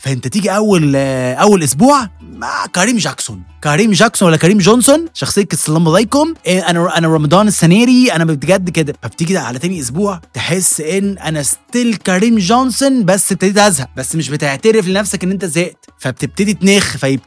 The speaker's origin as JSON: {"language": "Arabic", "country": "Egypt", "said": "احنا كمصريين برضو مقتنعين ان اي حاجه بتاكلها وانت واقف ما بتتحسبش في الكالوريز"}